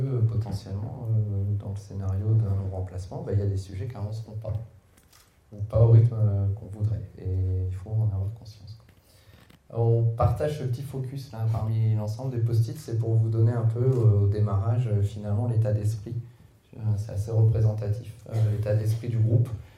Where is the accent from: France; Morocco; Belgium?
France; Normandy; peut-être ben oui, peut-être ben non, on est normand.